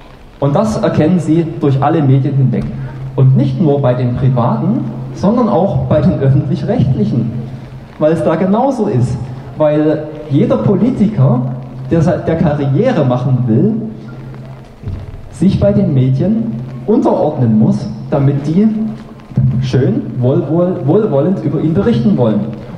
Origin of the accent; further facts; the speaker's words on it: Germany; born there; Also ich bin in der DDR geboren, ja? Ich kenne mich da ein bisschen aus.